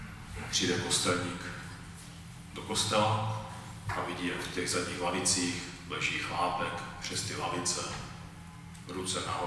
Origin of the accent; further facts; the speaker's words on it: Opava, Moravian-Silesian Region, Czechia; pocházím z Opavy a teď momentálně pracuji a sloužím v Opavě.